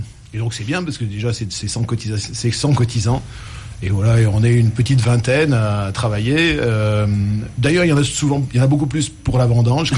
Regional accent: Nouvelle-Aquitaine, France; moi je suis originaire du nord du Limousin

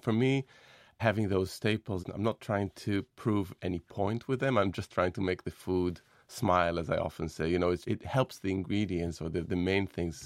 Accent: Jerusalem, Jerusalem District, Israel; that was a very seductive experience for me growing up in Jerusalem.

